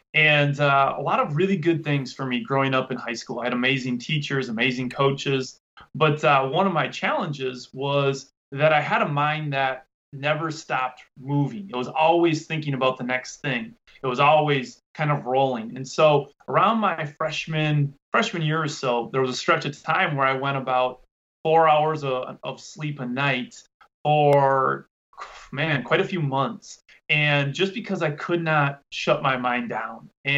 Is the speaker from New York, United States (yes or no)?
no; Freedom, Wisconsin, United States; I'm from Freedom, Wisconsin. I still live in right outside of Freedom in Wisconsin yet.